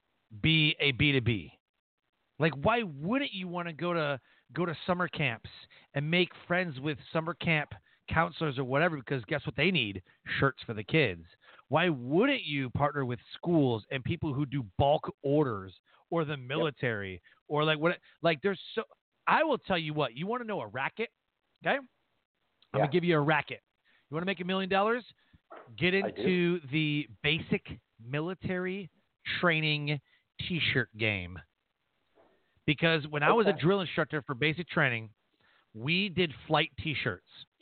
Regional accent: Detroit, Michigan, United States; also born or lived in Yale, Michigan; Like, I grew up in Detroit, but then my sophomore, junior year, we moved away. The city was getting bad or whatever.

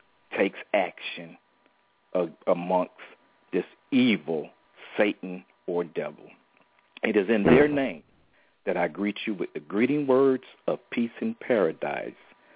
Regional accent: Tampa, Florida, United States; hailing from out of Tampa, Florida, because that is my hometown.

